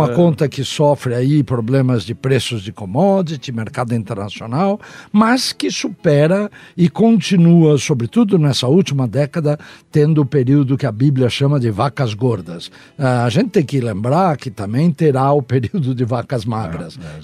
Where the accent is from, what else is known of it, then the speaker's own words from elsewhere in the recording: Brazil; Olha, eu vou confidenciar, como brasileiro fiquei muito orgulhoso